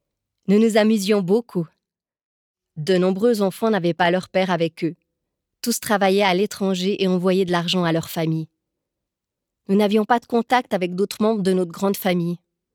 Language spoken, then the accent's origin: French; Adana, Turkey; now in Vallorbe, Switzerland; je vis à Valorbe depuis 4 ans. Je me suis mariée il y a 2 ans. Mon bébé a 6 mois. Je viens d'Adana, une ville de population turque, kurde et arabe. J'ai grandi dans un quartier périphérique avec mon petit frère que j'adore.